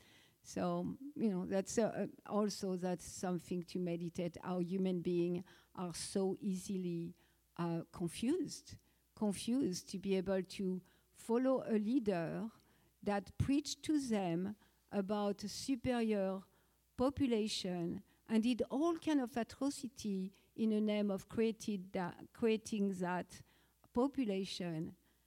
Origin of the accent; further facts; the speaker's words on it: France; So I grew up in France